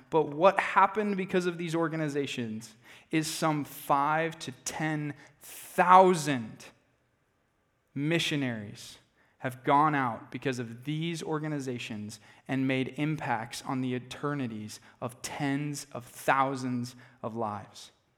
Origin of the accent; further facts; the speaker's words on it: Des Moines, Iowa, United States; Here's the reality, guys. I'm from Des Moines. I don't know Cedar Rapids.